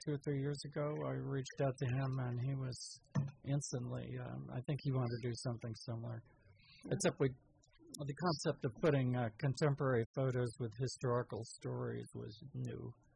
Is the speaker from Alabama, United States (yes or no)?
no; Rochester, New York, United States; Well, I'm from Rochester, New York. That's the home of Eastman Kodak, you know.